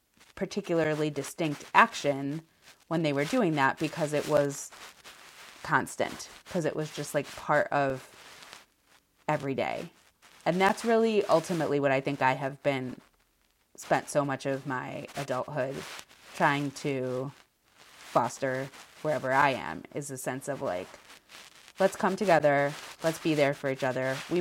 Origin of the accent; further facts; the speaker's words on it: Chicago, Illinois, United States; I felt when I was growing up very held by the community that I grew up in Chicago, and it was a large community.